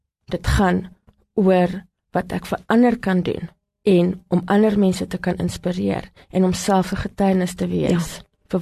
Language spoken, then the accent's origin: Afrikaans; Gauteng, South Africa; Ek kom uit Gauteng uit.